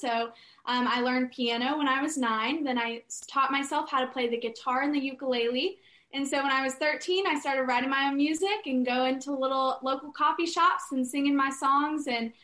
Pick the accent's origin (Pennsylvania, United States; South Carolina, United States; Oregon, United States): South Carolina, United States; Just with growing up in South Carolina and sticking to my country roots, I knew that country music was truly where my heart was.